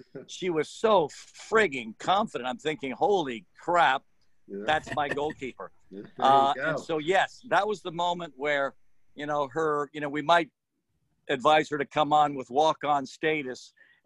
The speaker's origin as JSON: {"language": "English", "town": "Mumbai", "region": "Maharashtra", "country": "India", "tie": "born there", "also_born_or_lived": "Kenya / Singapore", "moved": "yes", "said": "I was born in an English colony. I was raised in British colonies. I was born in Bombay, India. I've lived in Kenya and Singapore."}